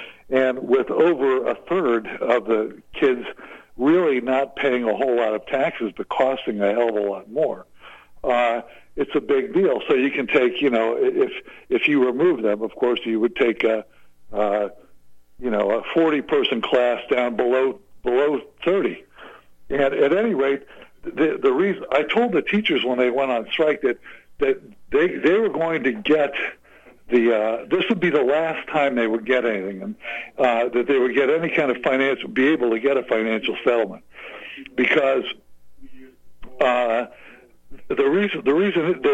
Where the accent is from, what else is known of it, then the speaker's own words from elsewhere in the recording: Los Angeles, California, United States; Hey, Mike. Talking about my hometown here. Can I add a couple things here about what's going on in Los Angeles?